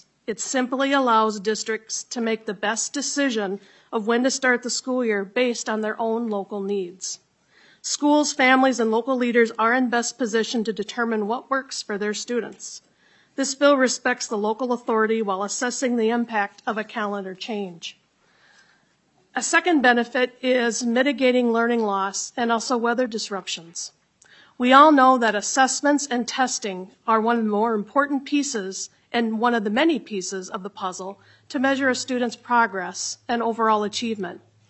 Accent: Ellsworth, Minnesota, United States; The needs of Shakopee are not the same as my hometown district of Ellsworth in the southwest corner of the state.

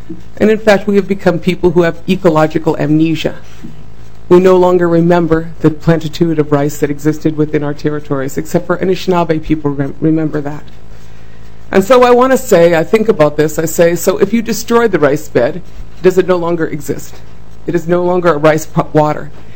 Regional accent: Oregon, United States; I was raised in Southern Oregon, a small town of about 10,000.

